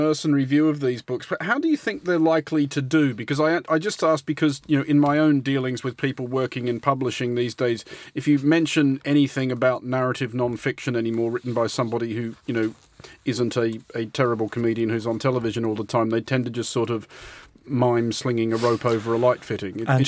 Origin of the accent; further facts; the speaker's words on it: Australia; I grew up in Australia